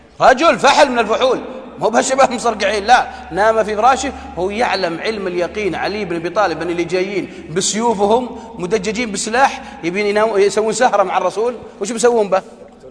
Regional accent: Najd, Saudi Arabia; على قول عندنا في نجد يقولون

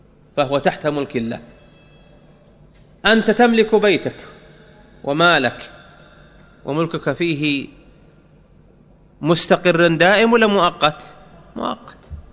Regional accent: Saudi Arabia; احنا عندنا في السعوديه نوديه الطائف

